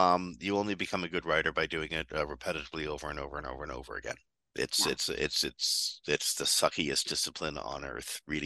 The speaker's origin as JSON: {"language": "English", "town": "Toronto", "region": "Ontario", "country": "Canada", "said": "I'm from Toronto, so I'm particularly attracted to this story."}